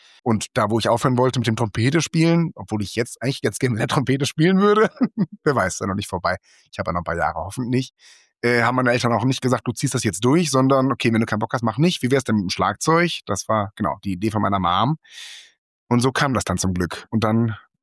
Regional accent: Frasselt, North Rhine-Westphalia, Germany; im Spielmannszug in Frasselt damals, in meinem Dörfchen, wo ich groß geworden bin.

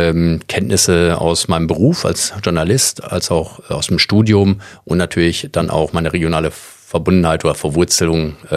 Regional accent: Ahaus, North Rhine-Westphalia, Germany; Ich bin zwar tatsächlich hier in der Grenzregion aufgewachsen, in Ahaus geboren und aufgewachsen, also ein wirkliches Kind der Grenzregion.

